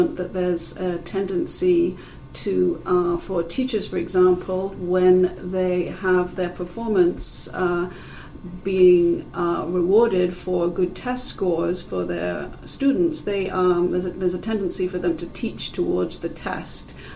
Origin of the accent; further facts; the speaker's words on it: Wisconsin, United States; Sure, there's one quite interesting example from my home state of Wisconsin